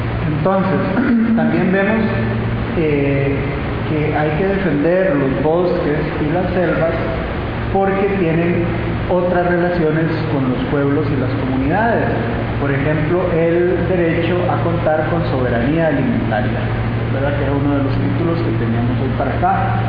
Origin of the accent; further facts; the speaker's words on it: Costa Rica; en mi país, en Costa Rica, comemos mucho frijol, ¿verdad?